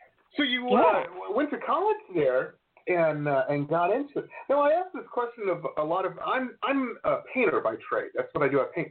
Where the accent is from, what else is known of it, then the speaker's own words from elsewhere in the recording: Detroit, Michigan, United States; I grew up in Detroit. So whereabouts in – but I have family all over Michigan.